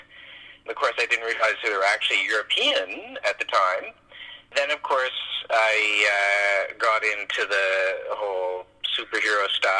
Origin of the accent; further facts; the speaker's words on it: Vancouver, British Columbia, Canada; I grew up in Vancouver